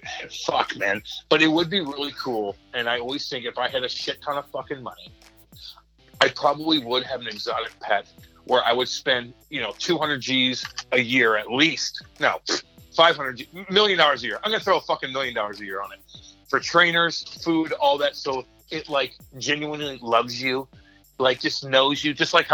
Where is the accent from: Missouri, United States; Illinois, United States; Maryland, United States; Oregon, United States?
Missouri, United States; Eureka; I'm from Eureka, partner, and I'm getting groceries dropped off at my house.